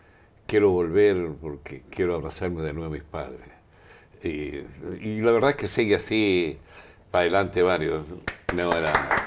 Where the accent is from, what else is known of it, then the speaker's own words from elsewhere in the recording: Chile; Portuguese is a second language; now in Brazil; E aí eu, como chileno, não atendi.